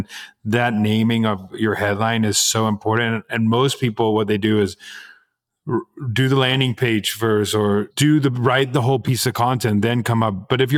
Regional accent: South Africa; I'm also South African and I grew up on just meat and like, potato type thing.

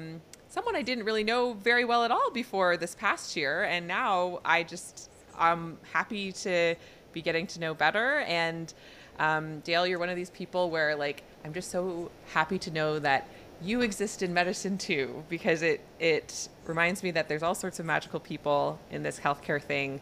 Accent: Canada; I'm a Canadian family physician

